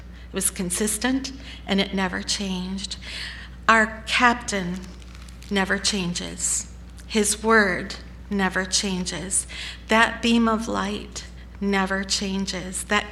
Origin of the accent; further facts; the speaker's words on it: Michigan, United States; Where I grew up in Michigan, and I'm sure it was the same way in Pennsylvania, but when I was young and we lived by the lake